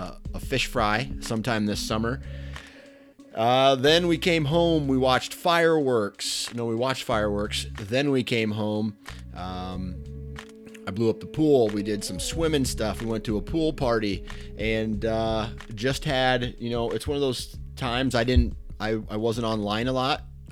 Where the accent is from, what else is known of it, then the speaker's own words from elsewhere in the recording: Iowa, United States; I am born and raised in Iowa.